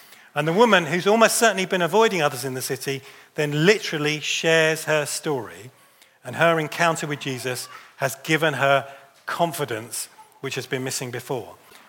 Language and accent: English; Wimbledon, London, United Kingdom; now in Staffordshire, United Kingdom; I'm originally from Wimbledon, so I play tennis. You have to if you come from Wimbledon.